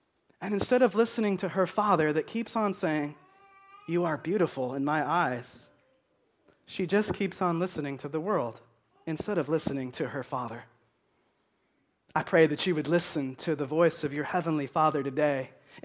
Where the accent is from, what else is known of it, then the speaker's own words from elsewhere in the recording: Roseburg, Oregon, United States; We're from Roseburg. We don't care about that, right?